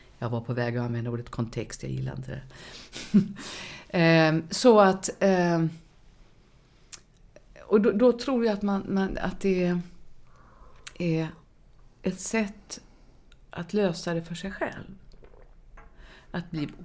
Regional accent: Sweden; Jag är en svensk muslim.

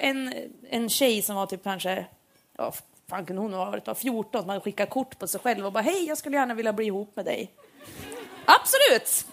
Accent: Järvsö, Gävleborg County, Sweden; Jag var hemma i Järvsö över påsk.

